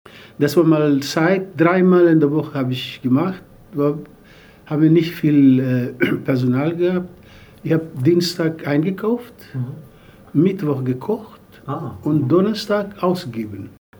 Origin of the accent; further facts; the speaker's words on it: Afghanistan; komme ich aus Afghanistan, bin 63 Jahre alt